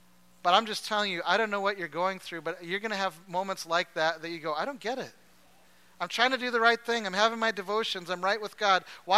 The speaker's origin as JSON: {"language": "English", "region": "Alberta", "country": "Canada", "lives_now": "Iowa, United States", "said": "We didn't. We're from Alberta."}